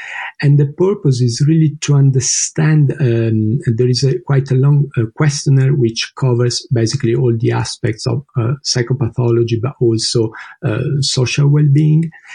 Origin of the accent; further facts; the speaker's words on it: Verona, Veneto, Italy; from the University of Padua, Italy, so quite close to my hometown, Verona.